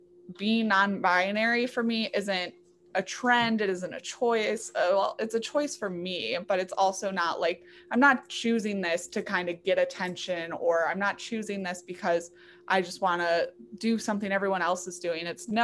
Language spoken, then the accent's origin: English; Russia; as a white person, like, I come from Russia, you can't get much whiter than that.